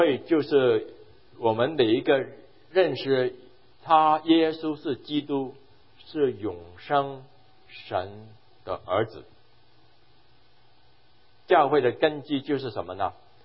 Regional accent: Hong Kong; 我在香港长大的，我在香港长大的。

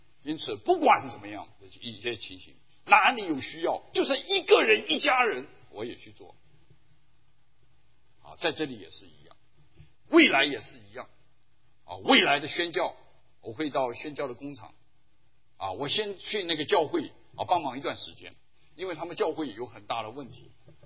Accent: China; 我们中国人叫炉火纯青啊

